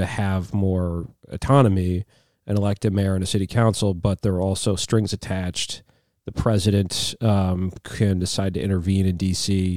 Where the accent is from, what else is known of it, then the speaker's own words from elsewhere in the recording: Washington, District of Columbia, United States; born there; Yes, I am technically a son of the city.